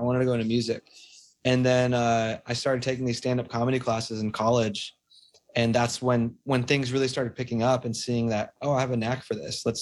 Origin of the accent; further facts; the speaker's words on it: California, United States; those two communities, you know, growing up in California